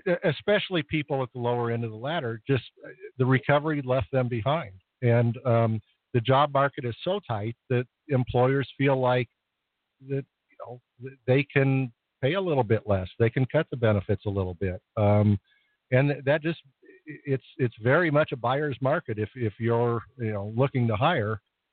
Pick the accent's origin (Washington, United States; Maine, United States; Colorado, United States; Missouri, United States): Colorado, United States; when you have Colorado, which is, you know, my home state, I love it. My family still lives there.